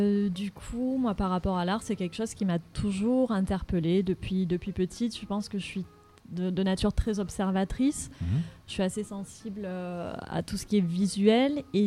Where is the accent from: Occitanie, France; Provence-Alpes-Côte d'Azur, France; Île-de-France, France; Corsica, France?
Provence-Alpes-Côte d'Azur, France; Marseille; en tant que Marseillaise, j'ai accès à la mer, je m'intéresse à la faune marine.